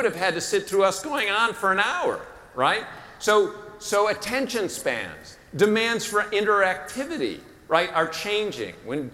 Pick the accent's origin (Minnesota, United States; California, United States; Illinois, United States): Minnesota, United States; Minneapolis; I grew up in Minneapolis, Minnesota.